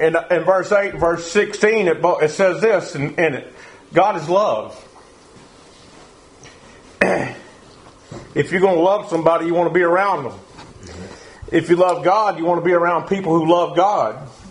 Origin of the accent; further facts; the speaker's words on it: Texas, United States; because see, I'm from Texas, and we're a very prideful person